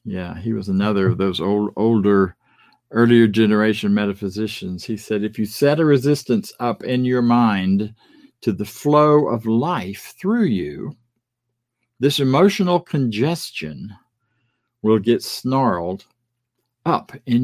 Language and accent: English; Florida, United States; I grew up in Florida. We saw boats all the time.